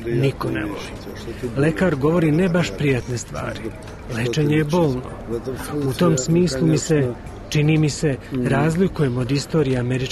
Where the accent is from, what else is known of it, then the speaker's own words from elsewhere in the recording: Russia; Serbian is a second language; Kod nas, u Rusiji, za sada nema takve industrije, kao što je nema ni kod vas